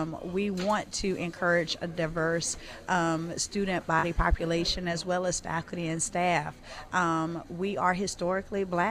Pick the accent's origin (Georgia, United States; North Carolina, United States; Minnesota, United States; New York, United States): North Carolina, United States; Hollister; I am from Eastern North Carolina, a little place called Hollister, North Carolina, located in rural Warren County.